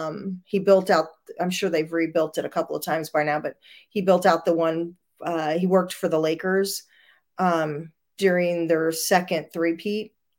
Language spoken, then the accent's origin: English; St. Louis, Missouri, United States; Yeah, well, I'm originally from St. Louis